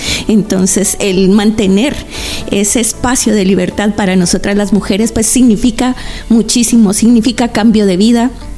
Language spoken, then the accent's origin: Spanish; Guatemala; la palabra Nahual para nosotras como guatemaltecas, significa mucho.